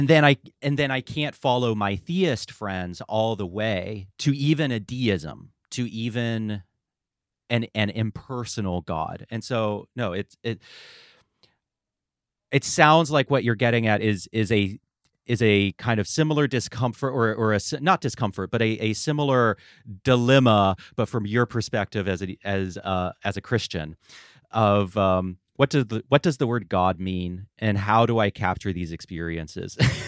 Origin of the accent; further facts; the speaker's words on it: Asheville, North Carolina, United States; I grew up in Western North Carolina in the Asheville area. Mm-hmm. I grew up in a charismatic evangelical setting, technically Presbyterian